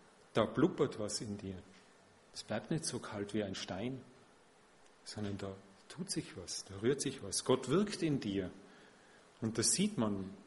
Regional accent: Austria; Und bei uns in Österreich hat fast jeder eine Bibel zu Hause.

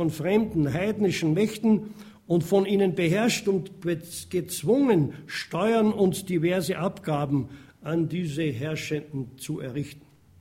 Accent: Austria; aber wir sind Österreicher, sage ich mal, aber wir sind auch gleichzeitig Bürger im Himmel.

